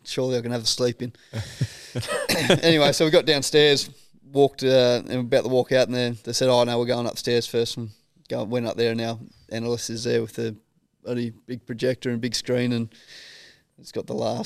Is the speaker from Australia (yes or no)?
yes; Australia; I think we probably went through a stage as Australian cricket team where we got quite arrogant in the way we were playing the game of cricket, and that's not Australia in my eyes.